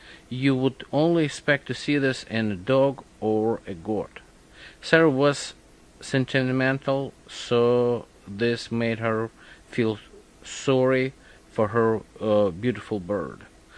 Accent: Odesa, Odesa Oblast, Ukraine; born there; English is a second language; I was born in Odessa, Ukraine, USSR, right after Second War, and January 30th of 1946.

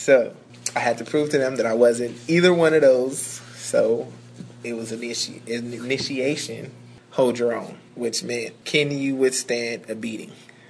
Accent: Watts, California, United States; I grew up in Watts, California. I was born at Martin Luther King Hospital.

